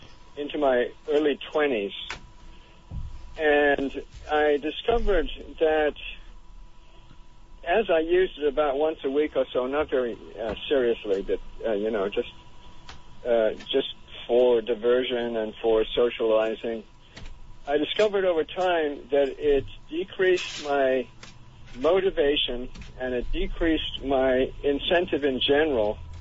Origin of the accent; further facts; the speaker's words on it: India; I grew up in India.